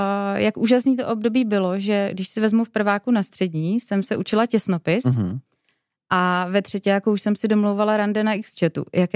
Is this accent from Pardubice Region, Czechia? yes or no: no; Liberec, Liberec Region, Czechia; now in Hradec Králové, Czech Republic; Pocházím z Liberce, kde jsem se narodila, mám tam dlouholeté zázemí a je to pár let zpátky, co jsme se přestěhovali s rodinou do Hradce Králové.